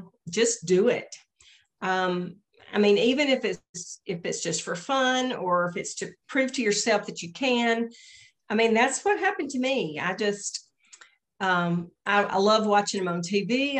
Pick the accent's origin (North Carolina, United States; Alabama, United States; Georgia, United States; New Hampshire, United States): Alabama, United States; it is kind of patterned after my version of my hometown in North Alabama, just a small town.